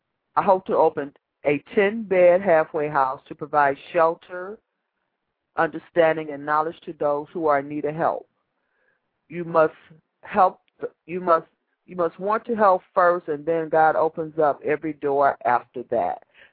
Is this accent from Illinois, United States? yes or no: yes; Chicago, Illinois, United States; I grew up in Chicago, and no matter what, I love it.